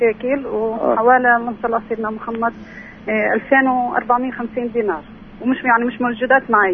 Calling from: Jenin, Jenin Governorate, Palestine; من قضاء جنين

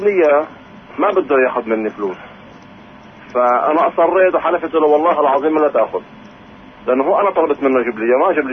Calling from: Nablus, West Bank, Palestine; من نابلس.

